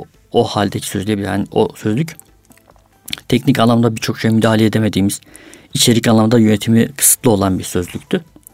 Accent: Van, Turkey; Vanlıyım.

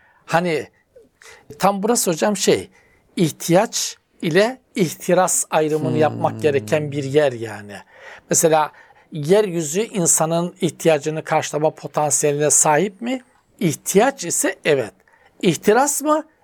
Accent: Black Sea Region, Turkey; Bizim Karadenizli müteahhitler... uzak tutmak lazım. Ben de Karadenizli olarak söylüyorum.

